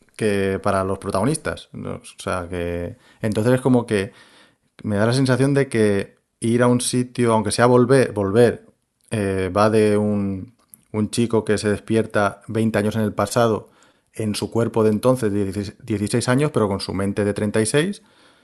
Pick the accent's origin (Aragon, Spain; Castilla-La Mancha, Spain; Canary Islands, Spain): Castilla-La Mancha, Spain; Liétor; Por ejemplo, mi pueblo también es, o sea, Liétor es muy bonito, tiene un valle y tal